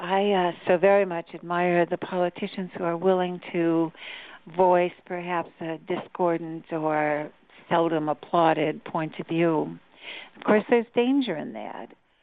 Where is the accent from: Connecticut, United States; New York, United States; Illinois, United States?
New York, United States; I was delighted as a New Yorker to learn that Kirsten Gillibrand, our senator, is the most transparent senator in Congress.